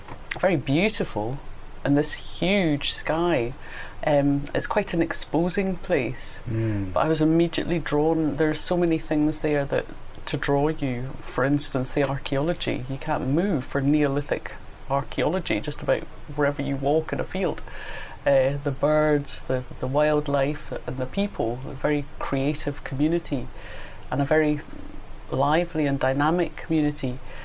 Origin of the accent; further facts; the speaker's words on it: Glasgow, Scotland, United Kingdom; now in Orkney, United Kingdom; I'm not native-born Orcadian. I was born in Glasgow, and my idea of landscape when I was growing up, it was, you know, the high mountains, Ben Lomond, and the west coast of Scotland.